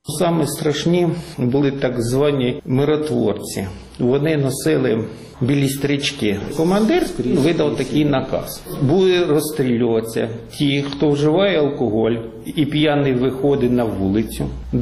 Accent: Luhansk, Luhansk Oblast, Ukraine; Тільки я приїхав сюди в перший же тиждень. На Південному вокзалі мені морду набили за те, що я з Луганська.

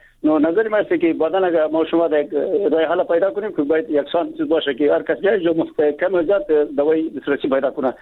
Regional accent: Baghlan, Afghanistan; ما از بغلان هستم

